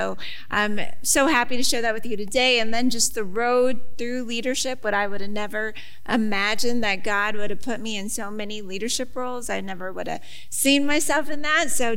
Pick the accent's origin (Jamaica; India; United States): United States; Buffalo, New York; All right, so yeah, I'm from Buffalo. I live a little outside of Buffalo, and I attend Summit Wesleyan Church.